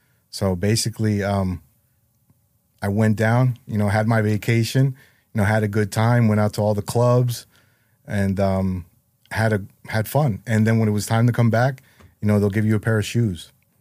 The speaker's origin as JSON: {"language": "English", "region": "New Jersey", "country": "United States", "tie": "born or raised there", "said": "So basically, grew up small town in Jersey."}